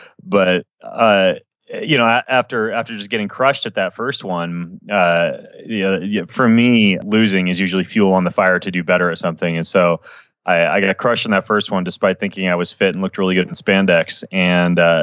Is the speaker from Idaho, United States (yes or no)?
yes; Idaho, United States; I grew up in Idaho. I was homeschooled K-12, myself and my four siblings, and was just a consummate nerd.